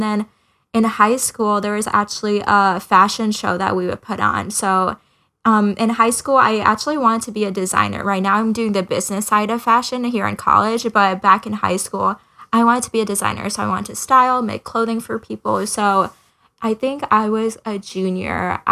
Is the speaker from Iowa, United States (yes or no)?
yes; Ames, Iowa, United States; I was born and raised in Ames, Iowa. So small little town in the Midwest, but it's a really great place just to raise a family and stuff like that. My parents are actually both from India